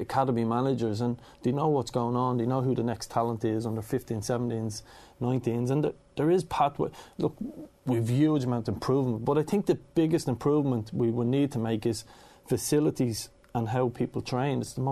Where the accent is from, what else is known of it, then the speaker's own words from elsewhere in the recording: Kilnardon, Leinster, Ireland; I grew up in Kilnardon, so I'm allowed to say, difficult areas.